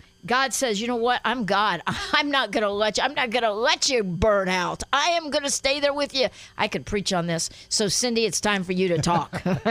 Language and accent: English; Guatemala; Being back in the Latin American country where I grew up in Guatemala